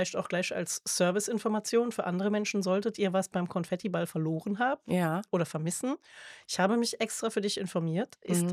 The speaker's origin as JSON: {"language": "German", "town": "Cologne", "region": "North Rhine-Westphalia", "country": "Germany", "said": "Also ich bin ja Kölsche Adel."}